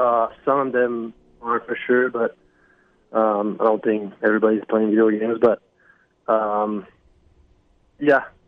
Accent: Amos, Quebec, Canada; My hometown is called Amos. It's like a really, really small town. It's like 30 minutes from Valbo, which is like a QHL team over there. It's a really small town.

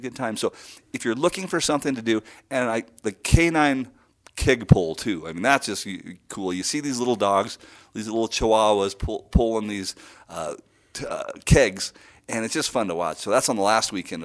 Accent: Forsyth, Montana, United States; In Forsyth, Montana, my hometown, we'd always have the homecoming parade.

